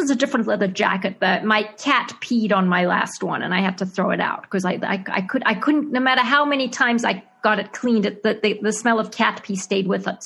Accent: Zimbabwe; accent: Zimbabwean; also born or lived in Australia; I was living in Australia at the time, and a guy came up to me and he made fun of my Zimbabwean accent.

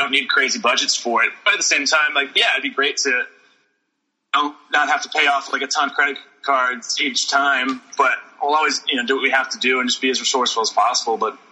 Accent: Memphis, Tennessee, United States; so we shot that movie in Memphis, and I'm from Memphis originally

